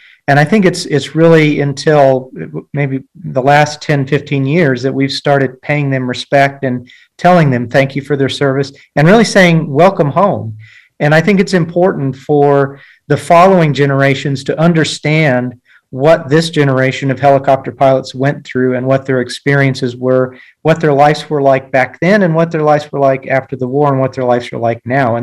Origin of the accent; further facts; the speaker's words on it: New Mexico, United States; Well, I grew up in the Mesilla Valley. I went to Gadsden High School, graduated in 1979, and then on to New Mexico State University